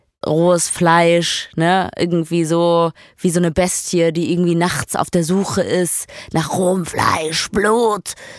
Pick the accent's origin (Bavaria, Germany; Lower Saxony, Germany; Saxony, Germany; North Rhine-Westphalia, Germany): North Rhine-Westphalia, Germany; ich komme aus dem Ruhrpott, ne?